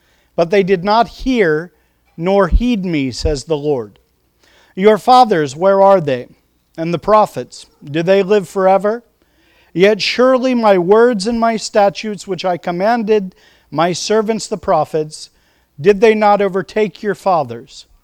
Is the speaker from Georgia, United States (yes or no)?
no; Pennsylvania, United States; We come from Pennsylvania. We live near Reading, Pennsylvania, if that is a city familiar to you.